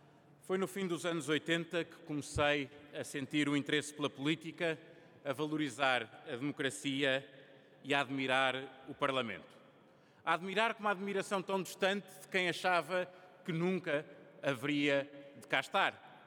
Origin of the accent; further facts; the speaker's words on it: São João da Madeira, Aveiro, Portugal; aos eleitores da minha terra, de São João da Madeira